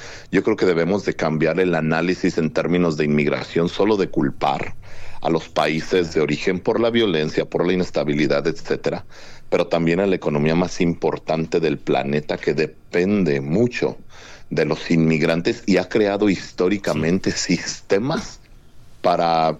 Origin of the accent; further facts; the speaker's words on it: Guanajuato, Mexico; Es conocido que yo soy guanajuatense